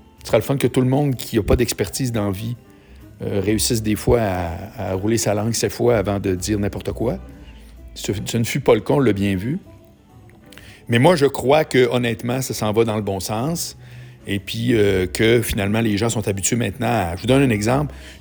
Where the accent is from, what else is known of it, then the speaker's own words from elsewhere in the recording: Quebec City, Quebec, Canada; now in Montreal, Canada; D'abord, moi, j'habite Montréal, mais je viens de Québec.